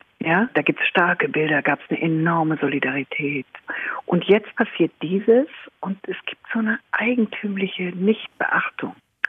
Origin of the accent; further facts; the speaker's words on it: West Germany, Germany; ich bin ja Westdeutsche und Jahrgang 61.